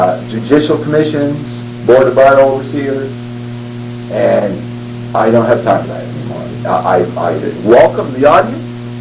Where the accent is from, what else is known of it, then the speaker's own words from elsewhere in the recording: Canada; I am a Canadian citizen, and the Queen does have jurisdiction over me